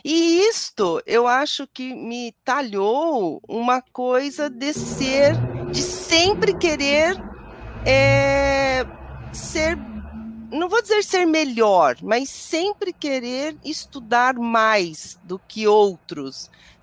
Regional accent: Paranavaí, Paraná, Brazil; eu sou do interior do Paraná, sou de Paranavaí, nasci em Paranavaí

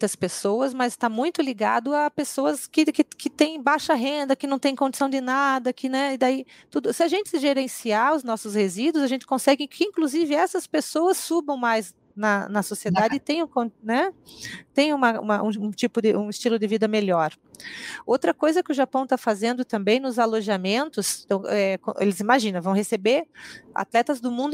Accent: Brazil; A gente tem que exaltar os brasileiros que estão fazendo, e eu sempre falo, assim, nós somos brasileiros, então o que, que eu estou fazendo? Que tipo de Brasil eu estou querendo?

